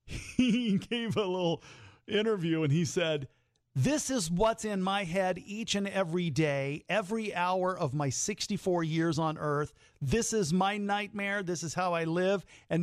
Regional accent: United States; Personally, as an American, I've just been embarrassed that the leading space nation in the world has not had a rocket for our own astronauts to fly on for the last 9 years

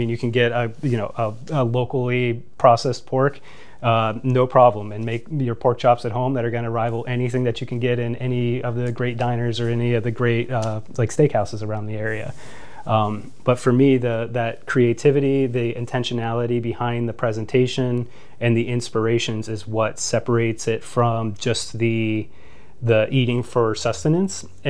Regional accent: Midwest, United States; this is one of the benefits of growing up in the Midwest

